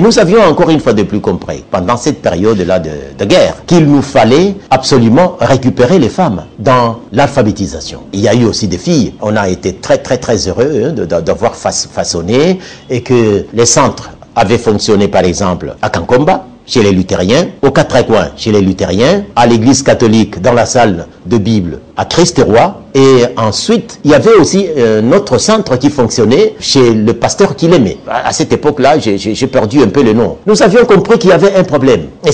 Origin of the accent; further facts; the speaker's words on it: Kalemie, Tanganyika, DR Congo; Et nous sommes des Calémis, et pour y avoir vécu, nous savons ce qui doit s'être passé